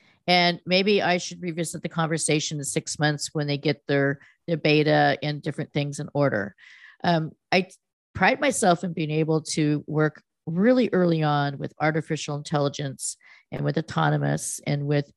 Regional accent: California, United States; I left. I know I grew up in the Valley when it was ranches, and I grew up in an apricot or, you know, orchard, and my sisters and I would frolic around the orchard

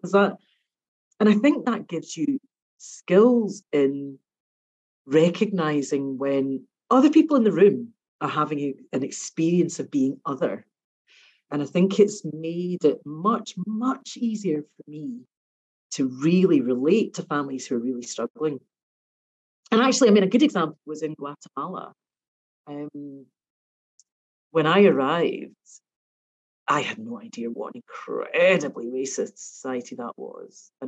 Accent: Scotland, United Kingdom; because I grew up in Scotland where I didn't have low expectations of me.

